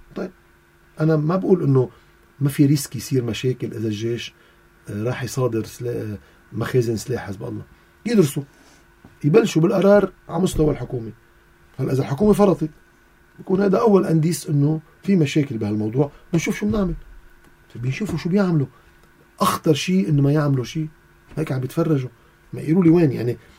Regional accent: Lebanon; أنا كمواطن لبناني

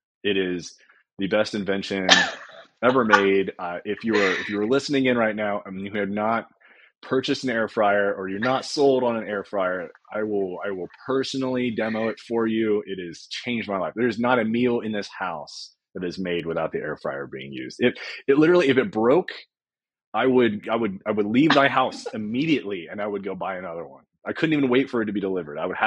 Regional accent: McKinney, Texas, United States; now in Austin, United States; So I grew up in a town called McKinney, Texas, which is about 35 miles north of Dallas.

